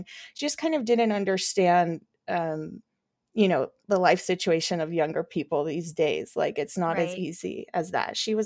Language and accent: English; Burbank, California, United States; now in Los Angeles, United States; I live in Los Angeles with my husband. I grew up here in Burbank, and I was raised by a single mom.